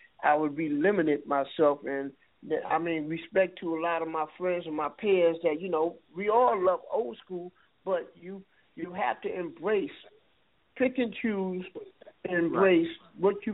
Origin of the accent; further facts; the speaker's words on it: Antigua & Barbuda; we had a lot of Caribbean music, because I'm from Antigua.